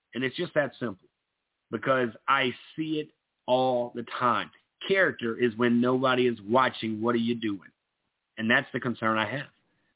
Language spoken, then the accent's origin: English; Myrtle Beach, South Carolina, United States; And, guys, look, I grew up in Myrtle Beach.